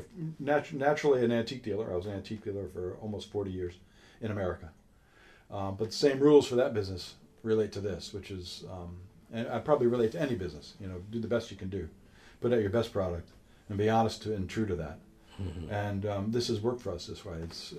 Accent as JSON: {"language": "English", "country": "United States", "lives_now": "United Kingdom", "said": "I don't drive in London. Being an American"}